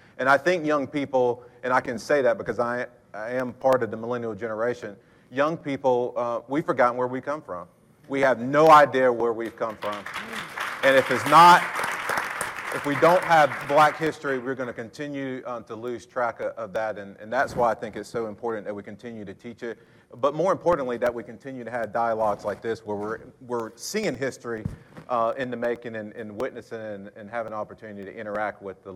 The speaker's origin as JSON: {"language": "English", "region": "South Carolina", "country": "United States", "tie": "born or raised there", "said": "I grew up in Pickens County, South Carolina, and even in this generation, I didn't meet my first black attorney until I came to college at the University of South Carolina."}